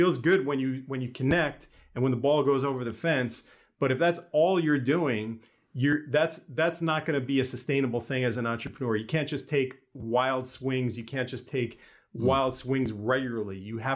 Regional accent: New York, United States; now in Los Angeles, United States; Well, as a New Yorker that talks with my hands, I live in Los Angeles now.

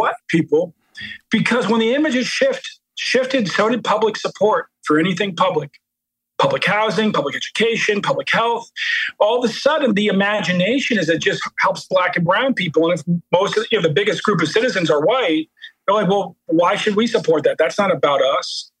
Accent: Baltimore, Maryland, United States; You know, I'm from Baltimore. My mom grew up in the housing projects there.

